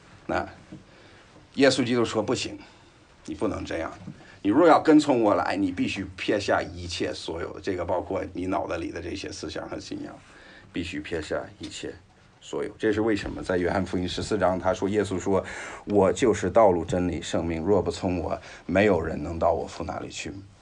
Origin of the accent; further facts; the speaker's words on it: United States; 所以你是中国人，我是美国人，但是我们是跟随耶稣基督的人